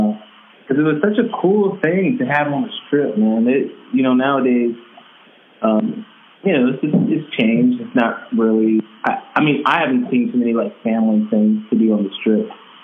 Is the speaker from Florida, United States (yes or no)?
no; Las Vegas, Nevada, United States; also born or lived in Long Beach; No, I was born in Long Beach. And then I was born in 89, and then me and my fam moved out here in 92. And been here in Vegas ever since.